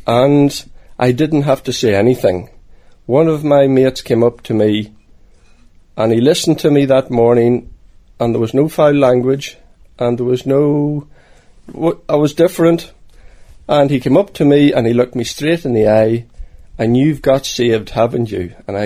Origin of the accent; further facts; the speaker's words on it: County Monaghan, Ireland; I come from County Monaghan, just south of the border, from the townland of Braddocks. And it's there that I was brought up, on a farm.